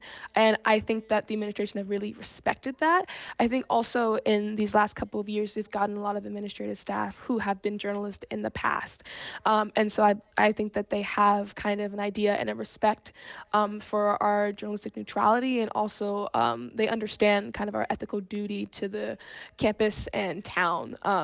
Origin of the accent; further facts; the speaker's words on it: Washington, District of Columbia, United States; I'm originally from Washington, D.C. And so I read all of my little newspapers in D.C.